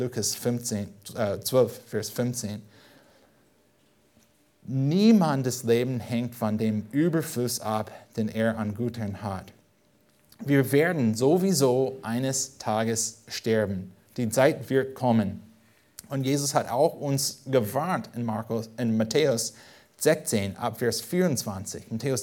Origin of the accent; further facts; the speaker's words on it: California, United States; German is a second language; now in Germany; und komme aus Südkalifornien